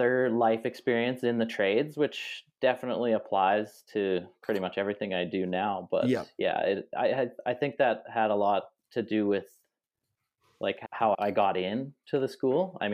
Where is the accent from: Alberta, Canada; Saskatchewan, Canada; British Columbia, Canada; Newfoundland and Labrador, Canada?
Saskatchewan, Canada; Saskatoon; Well, I mean, I grew up here in Saskatoon, so there wasn't a lot of watchmaking around me.